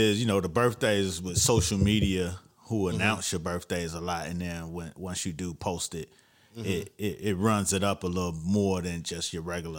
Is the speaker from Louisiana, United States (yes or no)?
no; Florida, United States; You know, I'm from Florida.